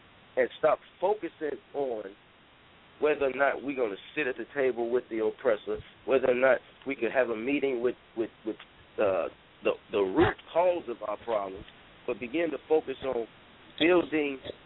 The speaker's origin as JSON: {"language": "English", "town": "Chicago", "region": "Illinois", "country": "United States", "said": "I'm from Chicago, brother."}